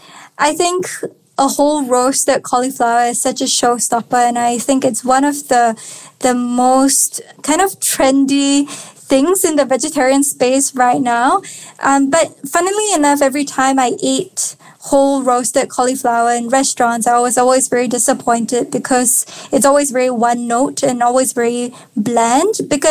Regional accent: Singapore; I grew up in Singapore, and in Singapore, there are so many different races. So I really grew up with this multicultural approach to food

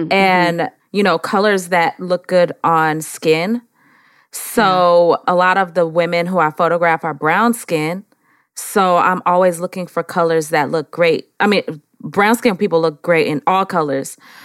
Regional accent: San Francisco, California, United States; now in Atlanta, United States; Oh, no. I am actually from San Francisco, California.

